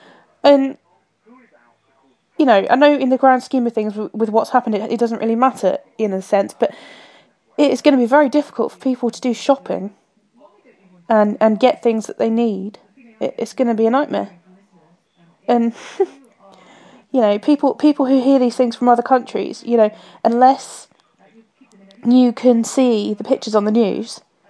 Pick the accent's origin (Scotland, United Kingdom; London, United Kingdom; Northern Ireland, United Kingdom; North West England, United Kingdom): London, United Kingdom; Croydon; half of my hometown has been completely demolished by fire and vandalism, and everyone's slagging off Croydon and saying, oh, it's a shithole anyway. Well, do you know what? I don't care, because it's my shithole. It's my home. I grew up here.